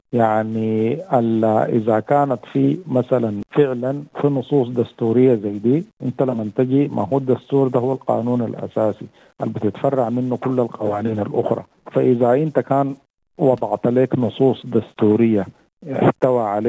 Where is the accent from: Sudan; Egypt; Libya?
Sudan; عندنا في السودان هنا